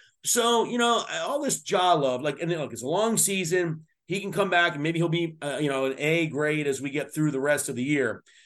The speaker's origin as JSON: {"language": "English", "town": "Washington", "region": "District of Columbia", "country": "United States", "tie": "born or raised there", "said": "But to go to Washington and hear my hometown Wizards, but they're really, really average right now at best."}